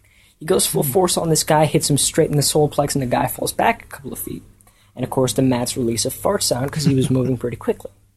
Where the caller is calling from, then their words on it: Washington, District of Columbia, United States; from Washington, D.C., and I have a story for you guys.